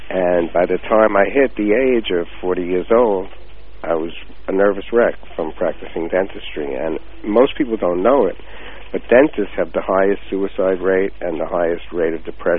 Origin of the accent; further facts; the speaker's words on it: Brooklyn, New York, United States; also born or lived in Long Island; I was born in New York City, actually Brooklyn, New York, and went to school there, moved out to Long Island, which is a little further out of the city in the suburbs, and graduated high school